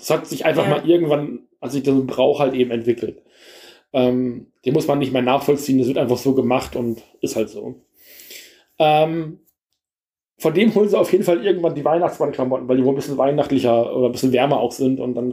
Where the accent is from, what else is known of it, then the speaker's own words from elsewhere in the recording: Rheine, North Rhine-Westphalia, Germany; da wo ich herkomme aus der Stadt in Rheine